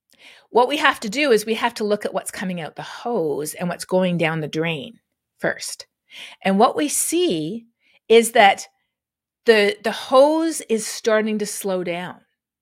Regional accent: Canada; now in United States; Well, growing up in Canada, I had never met somebody who didn't think climate change was real until I moved to the U.S.

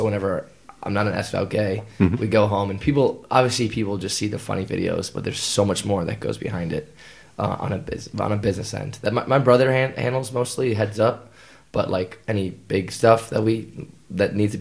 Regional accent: California, United States; Yeah, I come from California and America, and I went to, people think I'm from Hawaii, but I went to college, university in Hawaii, and that's the big difference. But I live in San Francisco area.

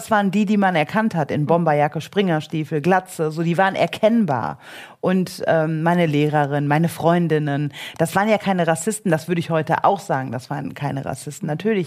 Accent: Germany; Ich bin ja in Deutschland geboren und aufgewachsen.

